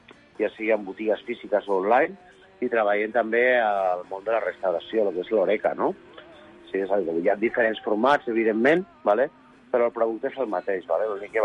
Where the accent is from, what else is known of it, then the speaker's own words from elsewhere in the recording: La Seu d'Urgell, Catalonia, Spain; jo soc català, vale? Estic visquent aquí a fa molts anys, però soc del Pirineu, vale? Soc de la Seu d'Urgell.